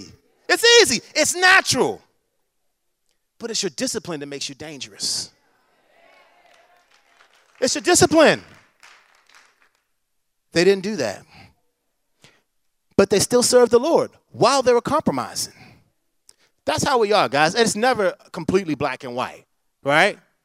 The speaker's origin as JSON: {"language": "English", "town": "Baltimore", "region": "Maryland", "country": "United States", "said": "One of my favorite dudes. I'm from Baltimore."}